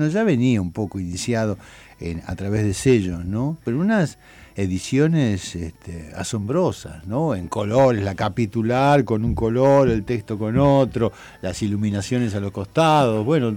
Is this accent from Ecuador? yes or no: no; Argentina; now in Uruguay; estoy más habituado, digamos, a veces ser un escritor argentino, otras veces uruguayo, a veces de ninguna parte.